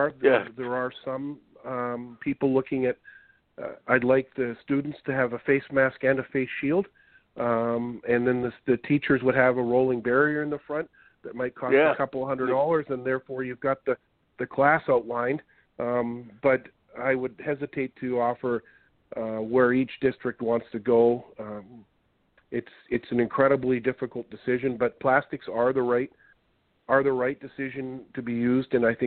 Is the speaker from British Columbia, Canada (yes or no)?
yes; Vancouver, British Columbia, Canada; also born or lived in Victoria; I'm actually from Vancouver and Victoria, British Columbia, Canadian.